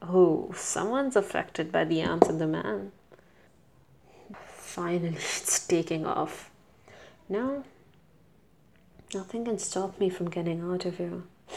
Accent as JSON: {"language": "English", "country": "India", "second_language": "English", "said": "And I think my accent is enough of an indicator that I'm an Indian."}